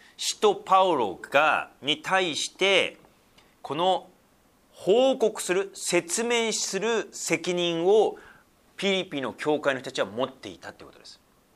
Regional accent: Sendai, Miyagi, Japan; 仙台は私は生まれ育ったところです。生まれてない、育ったところですね。

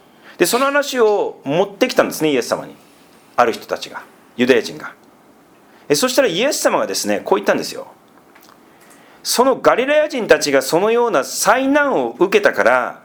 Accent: Sendai, Miyagi, Japan; 自分自身も仙台出身なので、

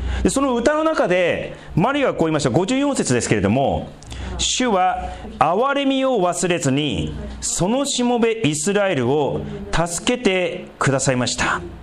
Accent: Sendai, Miyagi, Japan; 私仙台出身なんで遠くだから、ちょっとこうなまった言葉でね、こう話すと、ちょっとこう安心するじゃないですか。

